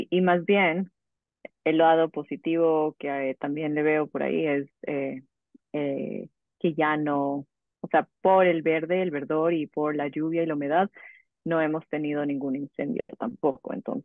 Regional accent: Quito, Pichincha, Ecuador; nací y crecí en Quito, en la capital, pero crecí en el Valle de los Chillos, que es justamente en uno de los valles que va de costado. Y crecí en el campo, rodeada de eucaliptos y verde

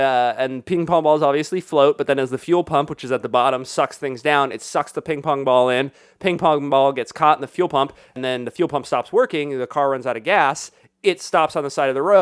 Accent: San Diego, California, United States; And I grew up in San Diego.

